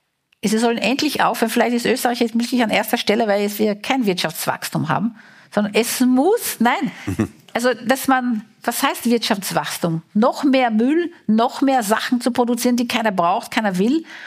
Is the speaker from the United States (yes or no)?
no; Brazil; now in Austria; in Südamerika aufgewachsen, in Brasilien.